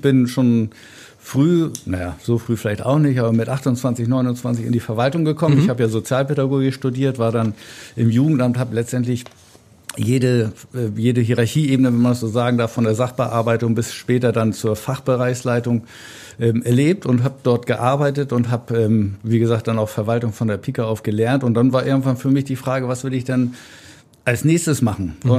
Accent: Kiel, Schleswig-Holstein, Germany; also born or lived in Pinneberg; Ich bin in Kiel aufgewachsen, habe aber auch viele Jahre im Kreis gelebt und gearbeitet, auch in der Stadt selbst.

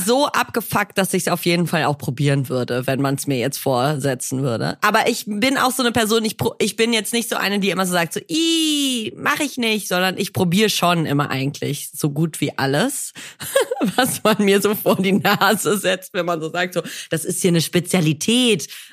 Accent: Northern Germany, Germany; weil ich komme ja eben aus Norddeutschland

